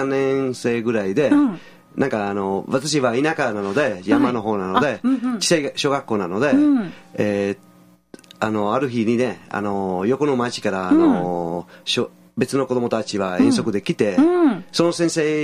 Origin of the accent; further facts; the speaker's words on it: Vicenza, Veneto, Italy; Japanese is a second language; イタリアの北の方ですね。ベネッツィアの近く、ビチェンツァという町ですね。